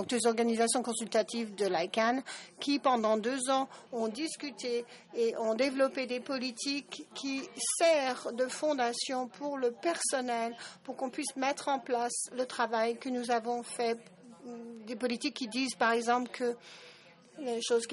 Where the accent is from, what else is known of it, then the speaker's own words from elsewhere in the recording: Brazil; moi, je suis du Brésil, donc je pourrais enregistrer